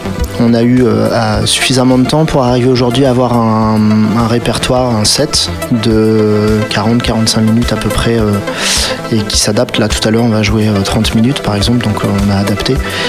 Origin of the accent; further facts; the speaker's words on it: Poitiers, Nouvelle-Aquitaine, France; J'habite à Poitiers, donc je suis de Poitiers.